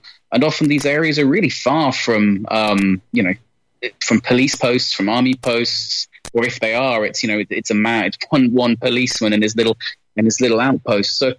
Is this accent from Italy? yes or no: no; United Kingdom; Well, I'm a British journalist, and I've been working as a foreign correspondent in across Africa for a decade and a half.